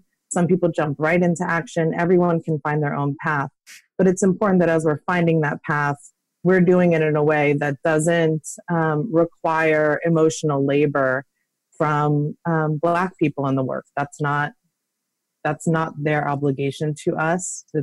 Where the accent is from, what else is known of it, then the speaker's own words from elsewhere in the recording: New York City, New York, United States; You know, as I mentioned, growing up in New York City, seeing racism doesn't mean that you get racism.